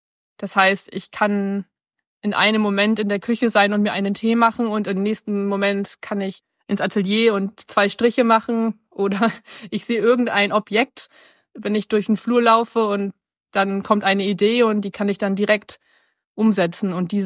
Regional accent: Hamburg, Germany; born there; also born or lived in London; Ich bin 1988 in Hamburg geboren.

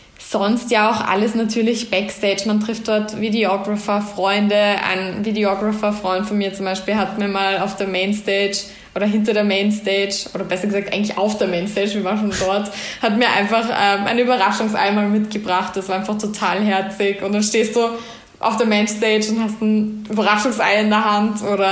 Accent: Vienna, Austria; Also ich bin gebürtige Wienerin, habe aber starke Wurzeln eben nach Salzburg durch meine Familie.

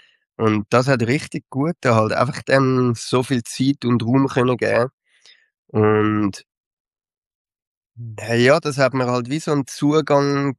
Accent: Zurich, Switzerland; also ich komme jetzt aus Zürich

